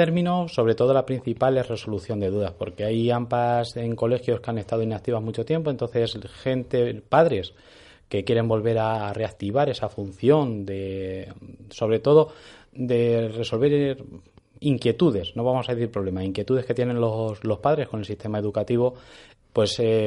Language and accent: Spanish; Toledo, Castilla-La Mancha, Spain; somos de aquí de Toledo